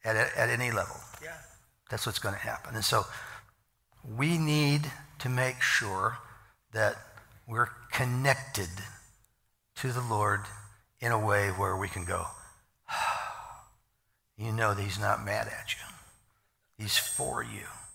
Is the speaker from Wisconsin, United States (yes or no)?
no; Iowa, United States; you know, so I'm from Iowa. We never have had good teams, so it just doesn't never make any difference.